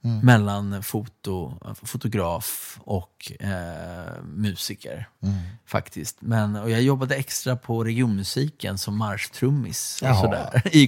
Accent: Uppsala, Uppsala County, Sweden; Jag är född och uppvuxen i Uppsala, men precis. Mina föräldrar kom från Ludvika

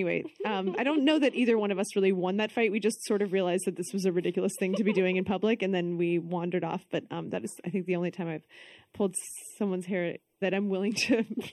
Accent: Texas, United States; I'm from Texas, so like American football is the, you know, you have to go every Friday. It's like the only place to be.

